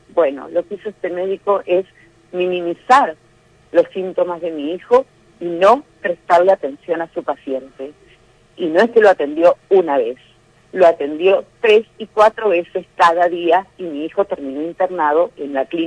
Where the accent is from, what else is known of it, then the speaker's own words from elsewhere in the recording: Villa Gesell, Buenos Aires Province, Argentina; Somos de Villa Gesell.